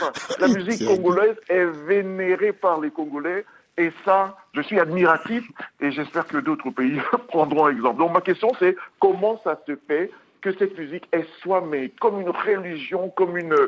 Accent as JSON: {"language": "French", "region": "Littoral", "country": "Cameroon", "first_language": "Duala", "second_language": "French", "said": "En Douala, ma langue natale, on dit Moutoudou."}